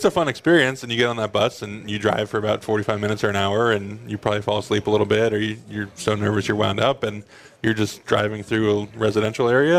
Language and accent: English; Los Angeles, California, United States; especially growing up in Los Angeles and kind of having more of a tie to Southern California area.